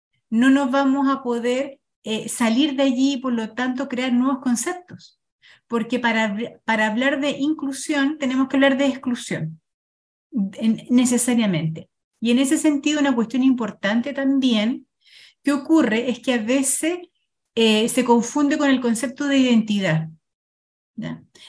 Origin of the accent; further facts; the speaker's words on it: Chile; Hace 20 años atrás, en mi país, Chile, cuando había una persona de otro país, en la calle, en el trabajo, en la escuela, era un extranjero.